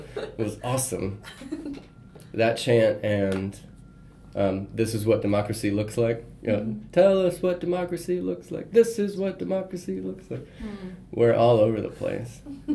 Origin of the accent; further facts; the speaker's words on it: Tampa, Florida, United States; So I grew up in Tampa. Things I really love about Tampa, and I connected to the people.